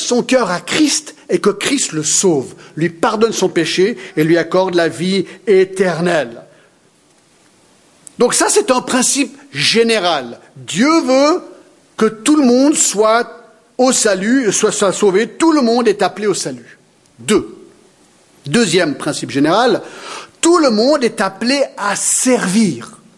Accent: Geneva, Switzerland; also born or lived in Paris; je viens d'un pays lointain, je suis né à Paris, j'ai grandi à Genève

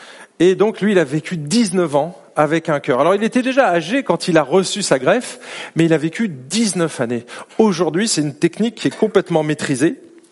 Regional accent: France; now in Switzerland; vous savez que nous, les Français, enfin, quand je dis nous, ici on est en Suisse, mais je parle en tant que Français

